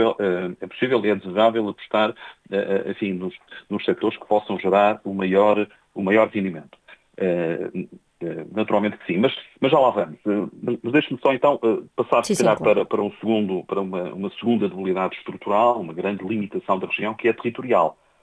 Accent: Norte, Portugal; A leitura enquanto nortenho e enquanto cidadão, enquanto observador

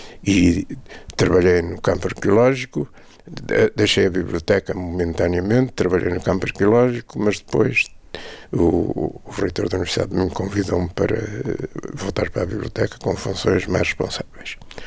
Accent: Braga, Portugal; also born or lived in Monção / Coimbra; nasci em Monção há mais de 78 anos, vim viver para Braga em 1959, onde fiz o liceu. Fui para Coimbra em 1964

